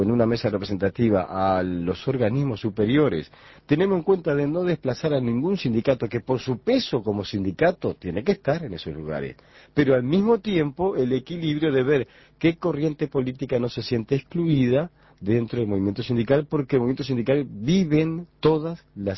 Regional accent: Uruguay; somos siendo tan uruguayos como ellos

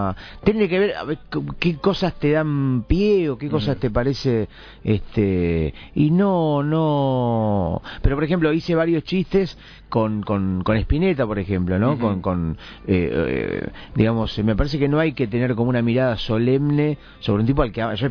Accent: Mar del Plata, Buenos Aires Province, Argentina; now in Buenos Aires, Argentina; Yo soy de Mar del Plata y hace un año y medio que estoy viviendo en Buenos Aires.

